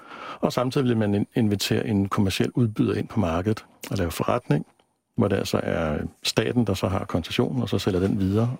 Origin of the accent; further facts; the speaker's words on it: Næstved, Zealand, Denmark; Altså, siden jeg sad derhjemme i Næstved og så Danmarks Radio i sort-hvid fra en stueantenne